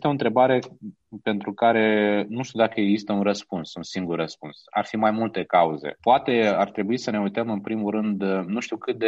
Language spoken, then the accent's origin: Romanian; Moldova; eu sunt din Republica Moldova